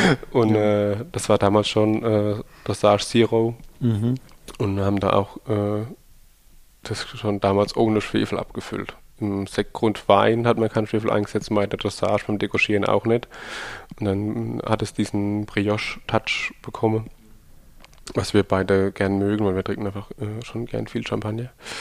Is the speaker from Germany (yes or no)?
yes; Rhineland-Palatinate, Germany; Wir sind Pfälzer